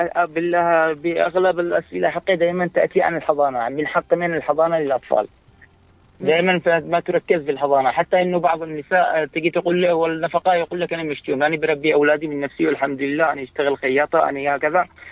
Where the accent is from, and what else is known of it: Yemen